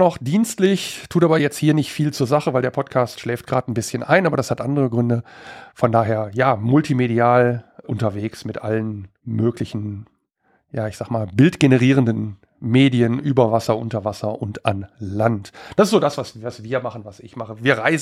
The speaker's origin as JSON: {"language": "German", "region": "North Rhine-Westphalia", "country": "Germany", "said": "ich komme aus NRW, wie der Axel schon sagte, aus dem Bergischen Land."}